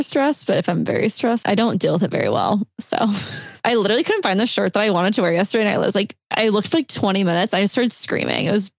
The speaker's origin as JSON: {"language": "English", "region": "Nebraska", "country": "United States", "tie": "born or raised there", "said": "That's my hometown."}